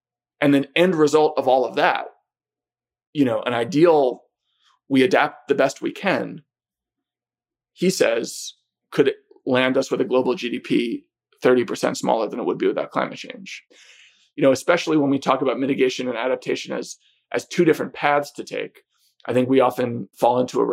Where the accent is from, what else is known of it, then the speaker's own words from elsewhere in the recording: New York, United States; And as a New Yorker who is, you know, essentially unacquainted with nature, I expected to find every Californian I met was going to be terrified